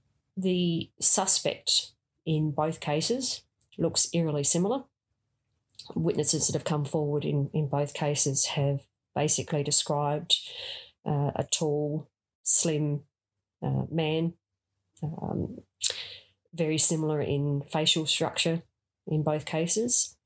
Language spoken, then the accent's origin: English; Campbelltown, South Australia, Australia; We grew up in Campbelltown of Adelaide. We lived in a little housing commission home.